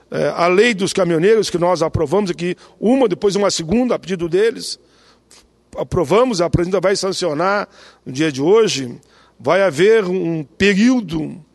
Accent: Caxias do Sul, Rio Grande do Sul, Brazil; now in Canoas, Brazil; eu sou natural de Caxias, embora resida em Canoas

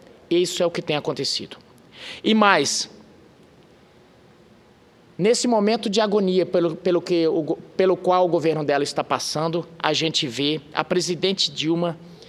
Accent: Northeast Region, Brazil; Eu que venho do estado, da região do Nordeste, sou dali perto

